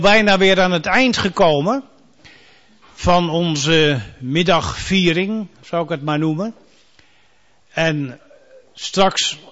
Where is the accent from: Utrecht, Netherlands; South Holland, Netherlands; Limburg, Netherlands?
South Holland, Netherlands; Katwijk; ik ben ook maar gast, ik kom uit Katwijk